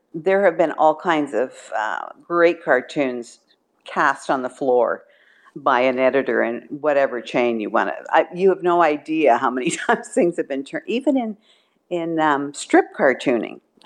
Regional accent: Canada; I'm a Canadian cartoonist, and I will be concentrating on Canadian news.

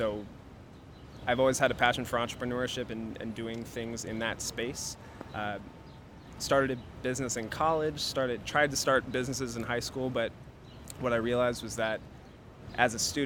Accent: Saline, Michigan, United States; So I think it's important that in a city that's close to where I grew up outside of Ann Arbor.

